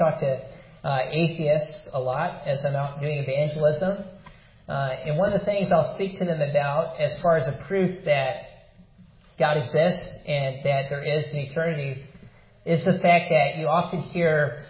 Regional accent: Wisconsin, United States; born or raised there

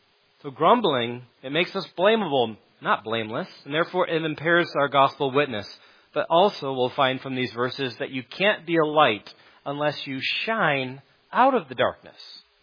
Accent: United States; And I might even say that it would seem that being Americans, we have the right to speak freely.

